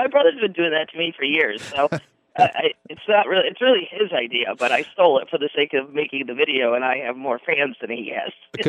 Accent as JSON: {"language": "English", "town": "Florissant", "region": "Missouri", "country": "United States", "also_born_or_lived": "Lake of the Ozarks", "said": "I am from Florissant, but we also lived at the Lake of the Ozarks for a while, too."}